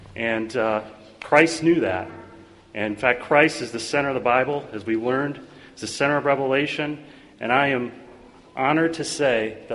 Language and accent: English; Carmel, Indiana, United States; Carmel, Indiana.